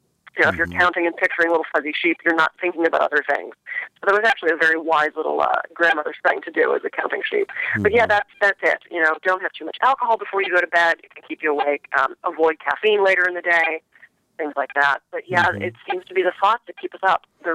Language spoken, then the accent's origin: English; East Coast, United States; I'm from the East Coast. I know. I am not clearing my mind.